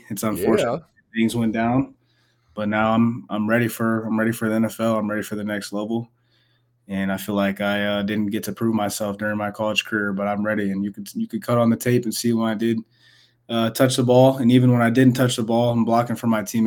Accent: Olathe, Kansas, United States; I'm a receiver from Olathe, Kansas. It's a suburb of Kansas City on the Kansas side.

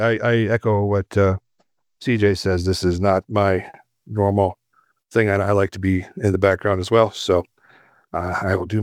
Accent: Chicago, Illinois, United States; born there; Ever since you guys had this podcast, I've been wanting to say this for a while. So I am also a Midwesterner, born in Chicago, went to school in the Midwest, worked in Milwaukee for a few years

